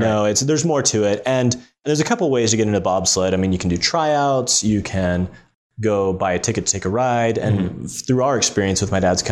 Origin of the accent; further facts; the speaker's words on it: Oklahoma, United States; I had played soccer my whole life growing up in Oklahoma, so soccer and baseball.